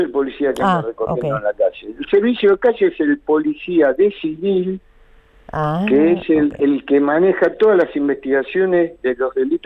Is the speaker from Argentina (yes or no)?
yes; Lanús, Buenos Aires Province, Argentina; porque yo nací y viví en Lanús.